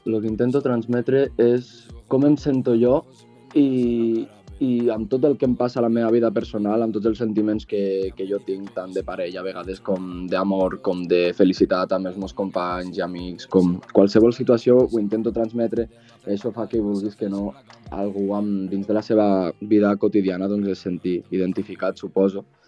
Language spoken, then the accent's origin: Catalan; Andorra; born there; Doncs jo vaig néixer a Andorra i la meva mare em va portar alguns cops quan tenia cap a 9 o 10 anys i bueno, solia fer càmpings i demés, i al final pues, doncs per qüestions de la vida la meva mare va decidir tenir una segona casa a Deltebre.